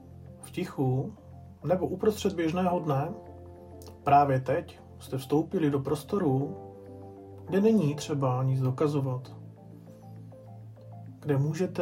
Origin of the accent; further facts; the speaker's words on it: Moravian-Silesian Region, Czechia; já jsem mentor z Beskyd.